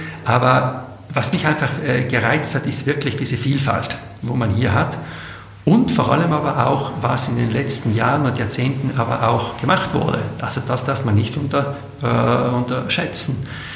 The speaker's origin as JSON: {"language": "German", "region": "Trentino-Alto Adige", "country": "Italy", "also_born_or_lived": "Switzerland", "said": "in dem ich ja Südtiroler bin, bin ich ja auch Schweizer und ich habe auch sehr lange in der Schweiz gewohnt und gelebt."}